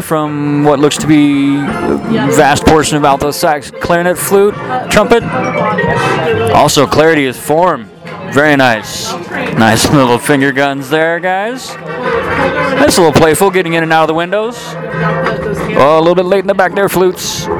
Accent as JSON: {"language": "English", "town": "Portland", "region": "Oregon", "country": "United States", "said": "I'm from Portland, Oregon."}